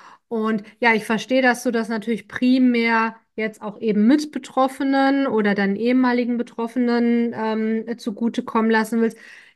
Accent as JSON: {"language": "German", "region": "North Rhine-Westphalia", "country": "Germany", "said": "du wohnst ja in meiner alten Heimat quasi Nordrhein-Westfalen, wo ich auch herkomme ursprünglich. Und da ist es ja nun mal eher katholisch"}